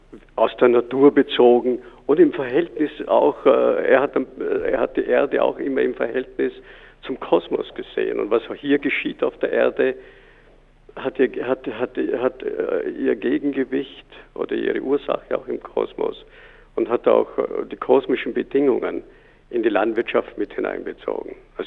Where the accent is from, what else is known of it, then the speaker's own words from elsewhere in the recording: Vorarlberg, Austria; also born or lived in Switzerland; Ich bin in Vorarlberg in der Nähe von Feldkirch aufgewachsen, habe dann einen Teil meiner Jugend in der Schweiz verbracht